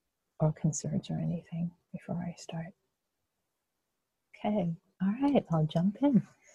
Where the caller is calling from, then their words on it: Mountain View, California, United States; I'm calling from Mountain View, where I live.